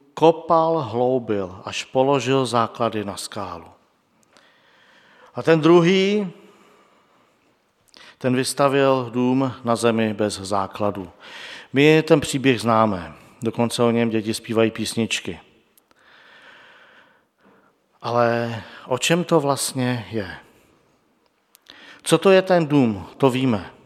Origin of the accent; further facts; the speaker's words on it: Písek, South Bohemian Region, Czechia; Já víte, že pocházím z Písku a tam je takový velký most